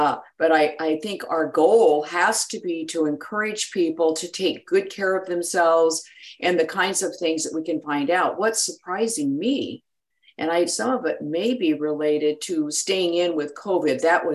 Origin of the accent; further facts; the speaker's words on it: Huntington Beach, California, United States; I grew up in Huntington Beach